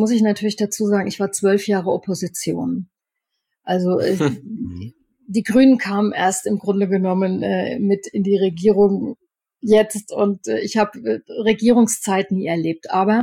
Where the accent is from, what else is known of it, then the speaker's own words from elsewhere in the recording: Bavaria, Germany; Kannst du da nicht mal ein bisschen so, wie man bei uns in Oberfranken sagt, ranstieren?